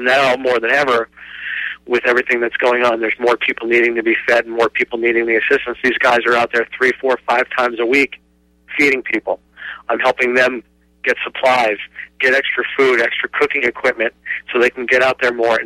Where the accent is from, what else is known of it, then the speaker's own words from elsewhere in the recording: New Jersey, United States; moved away; there's a lot going on back east, which for me is back home. I grew up in New Jersey.